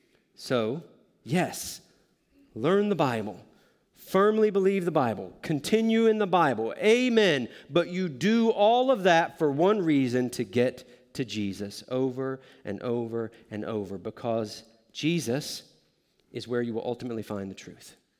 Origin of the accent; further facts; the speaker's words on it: the South, United States; since I grew up in the South and I've lost some of my accent